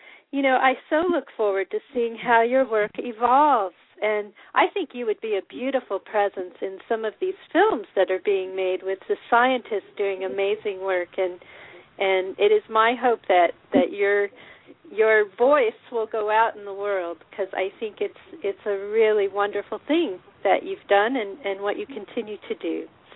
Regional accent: Colorado, United States; also born or lived in Kansas; Actually, I'm not from Kansas. I'm from Colorado, but I spent a long time in Kansas.

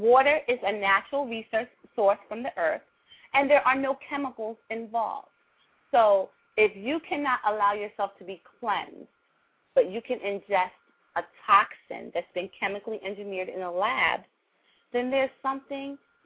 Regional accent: Brooklyn, New York, United States; now in Philadelphia, United States; I am. I'm from Brooklyn, New York.

